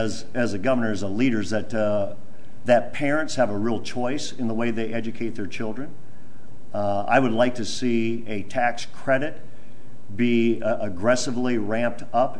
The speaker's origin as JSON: {"language": "English", "town": "Sheldon", "region": "Iowa", "country": "United States", "tie": "born or raised there", "said": "when I was a high school principal up in Sheldon, Iowa, my hometown"}